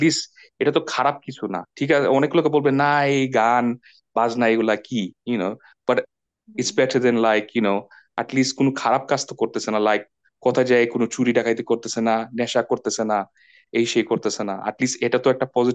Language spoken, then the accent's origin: Bangla; Leicester, East Midlands, United Kingdom; আমার home town লেস্টারে